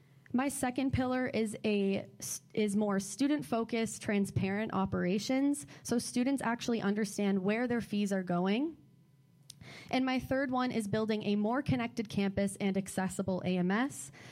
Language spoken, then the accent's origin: English; Niagara Falls, Ontario, Canada; I'm from Niagara Falls, Ontario, from a very big family.